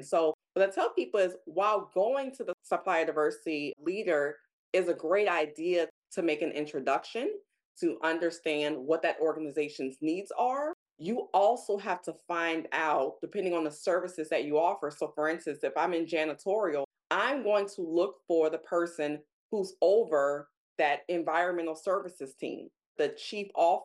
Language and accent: English; Louisiana, United States; or this gumbo, since I'm from Louisiana.